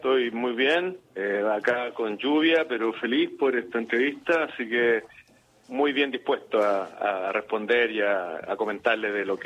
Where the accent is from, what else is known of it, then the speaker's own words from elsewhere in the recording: Chile; Como yo soy chileno, hay algunos episodios que ocurren en Chile